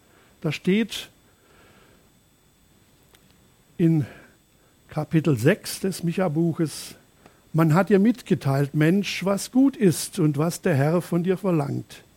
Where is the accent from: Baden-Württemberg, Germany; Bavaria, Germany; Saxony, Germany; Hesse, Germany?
Baden-Württemberg, Germany; als Schwabe, Trollinger und Lemberger verwöhnt